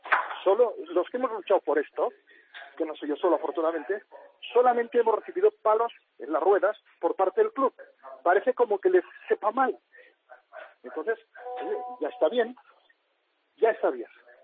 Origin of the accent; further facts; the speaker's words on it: Catalonia, Spain; parece que soy un catalán de segunda división